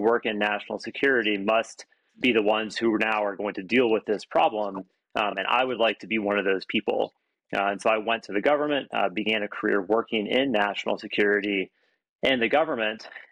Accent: Washington, District of Columbia, United States; growing up in Washington, D.C., surrounded by people who worked in national security

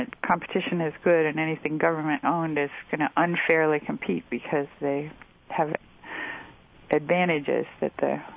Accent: Dearborn, Michigan, United States; Yeah, I grew up in Dearborn, Michigan, which is Henry Ford City.

